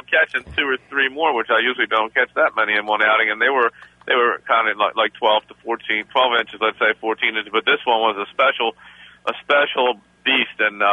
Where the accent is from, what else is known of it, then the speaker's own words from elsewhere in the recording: Randallstown, Maryland, United States; I never liked fish at all as a kid, and I grew up in Randallstown.